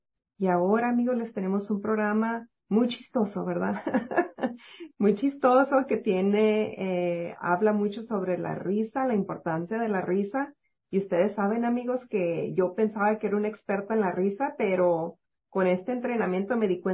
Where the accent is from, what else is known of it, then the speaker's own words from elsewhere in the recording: Reynosa, Tamaulipas, Mexico; now in McAllen, United States; Porque yo vengo de Reynosa y Reynosa es parte de México y también es muy similar cómo funciona aquí. También allá donde yo vivo se le llama el Valle. Vivo ahorita en McAllen, Texas.